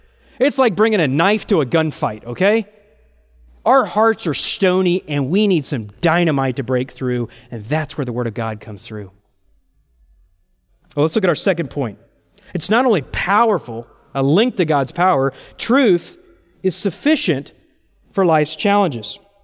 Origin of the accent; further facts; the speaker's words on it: Dallas, Texas, United States; I grew up in East Dallas, over by Warwick Lake.